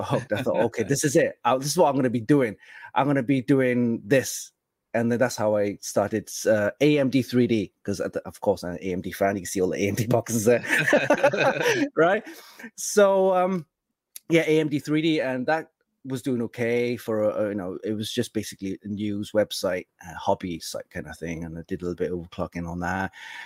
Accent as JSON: {"language": "English", "town": "Cardiff", "region": "Wales", "country": "United Kingdom", "said": "we're from Cardiff, Wales. So it's part of the UK."}